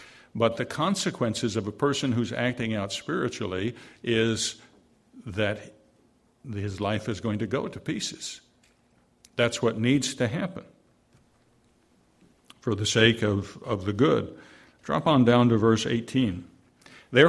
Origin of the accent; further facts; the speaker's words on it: New England, United States; By the way, I grew up in New England, came into the church in New Hampshire in the 60s.